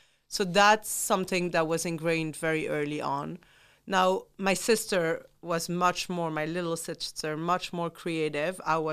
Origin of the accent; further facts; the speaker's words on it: Antwerp, Flanders, Belgium; moved away as an adult; Very small community. I'm Jewish, grew up very protected, loving family, small community